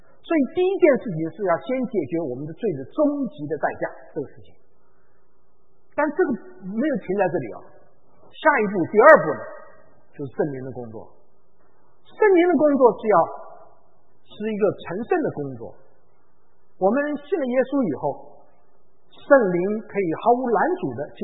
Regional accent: China; 我想有道理，我们中国人更厉害，对。

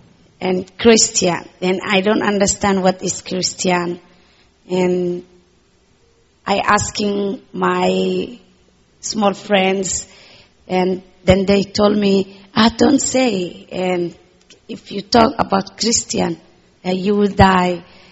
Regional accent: Somalia; English is a second language; moved away; also born or lived in Kenya / Malaysia / Thailand; I come from Somalia. And I come when I 11 years in Kenya, and after Kenya

